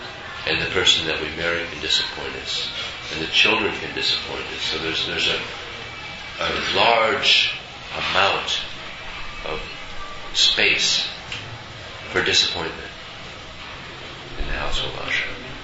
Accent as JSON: {"language": "English", "country": "United States", "tie": "born or raised there", "said": "Just like myself, I grew up in America, and at about 22 I went on a spiritual search"}